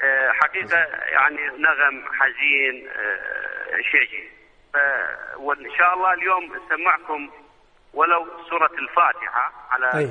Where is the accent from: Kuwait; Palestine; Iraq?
Iraq; مقام عندنا بالعراق يسمى مقام الحجاز ديوان